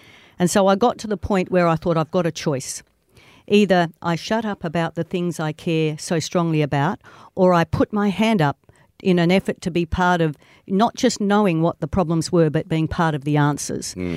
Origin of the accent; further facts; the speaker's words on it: Brunswick Junction, Western Australia, Australia; And essentially, I was raised in Brunswick Junction. So there you had a tiny community with no government services or supports.